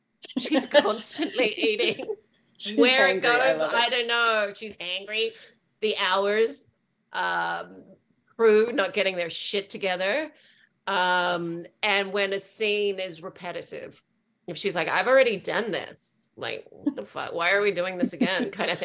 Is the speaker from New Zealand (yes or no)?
yes; New Zealand; Having Melanie there and just connecting with her as a New Zealander, but also just we grew up together at that same time.